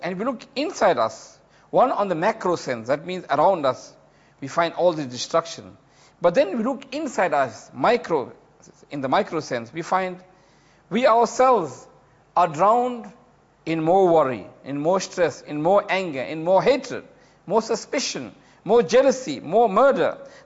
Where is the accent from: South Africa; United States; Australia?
South Africa; Even I am from South Africa, Islam came even to Africa and to South Africa.